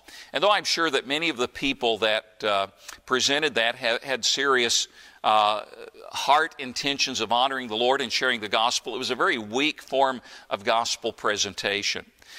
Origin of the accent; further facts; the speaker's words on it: Tennessee, United States; I grew up in East Tennessee, and there were a number of mountain preachers there